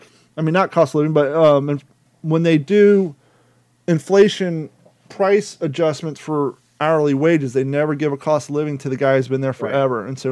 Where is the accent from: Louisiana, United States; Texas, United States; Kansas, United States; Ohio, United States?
Ohio, United States; Columbus; moved away as an adult; Bag boys. I grew up in Columbus, Ohio in 1997. All the bag boys worked at high. When you're 15, you got a job as a bag boy. 2001, I moved to California.